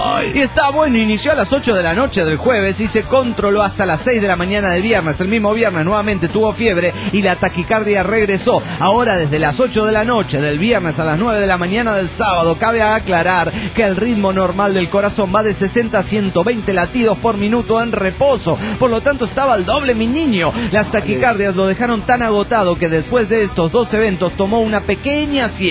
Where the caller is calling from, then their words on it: Tuluá, Valle del Cauca, Colombia; de Tuluay, Cartago, Colombia.